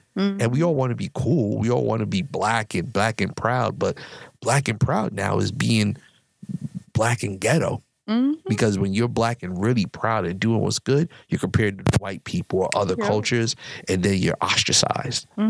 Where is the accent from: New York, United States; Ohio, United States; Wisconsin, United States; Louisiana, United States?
New York, United States; I'm from New York, so it's kind of like a pride where you raised in the hood